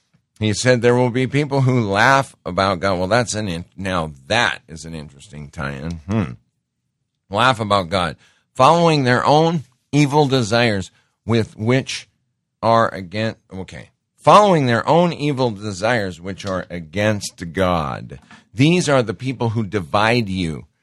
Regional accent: Great Falls, Montana, United States; I know I grew up in Great Falls, Montana, where the Duncan family comes from.

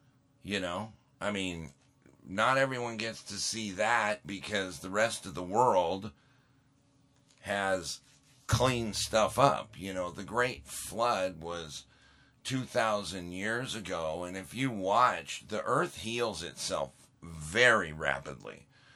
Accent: Montana, United States; I grew up in Montana.

